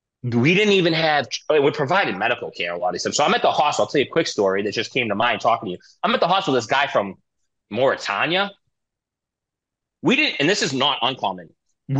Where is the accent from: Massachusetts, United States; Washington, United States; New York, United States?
Massachusetts, United States; Stoughton; I grew up in Stoughton, Massachusetts. It's crazy.